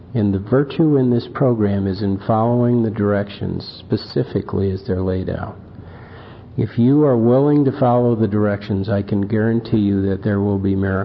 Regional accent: Wisconsin, United States; I grew up in Wisconsin, and there were a lot of lakes there and rivers.

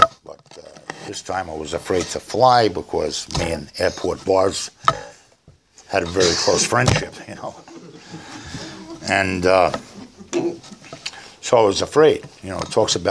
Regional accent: Brooklyn, New York, United States; accent: Brooklyn; maybe it was my Brooklyn accent, but this is a southern town

